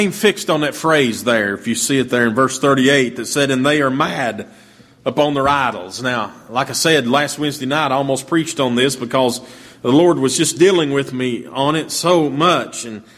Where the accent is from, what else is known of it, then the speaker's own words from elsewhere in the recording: United States; I love the United States of America. I love it. I was born here. I was raised here. I'm an American.